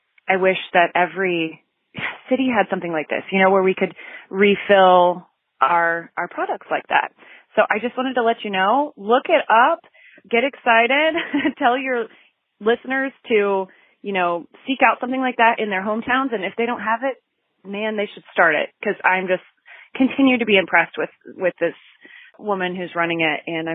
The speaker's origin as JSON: {"language": "English", "town": "Dayton", "region": "Ohio", "country": "United States", "said": "Hi, Stephanie. … I'm from the Dayton, Ohio area"}